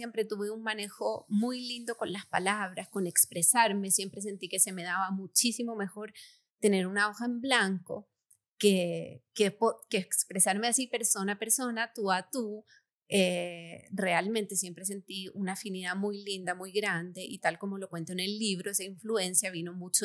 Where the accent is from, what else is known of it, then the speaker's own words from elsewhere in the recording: Chile; yo nací en Chile, toda mi vida viví allá en una familia, sí, súper unida, súper árabe